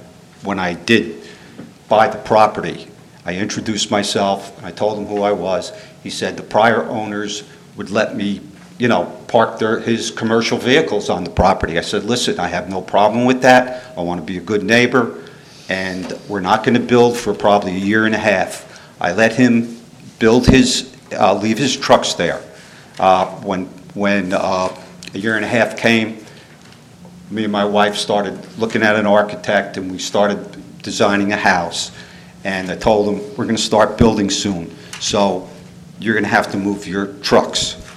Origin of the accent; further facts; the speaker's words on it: New Jersey, United States; And, you know, we're from New Jersey.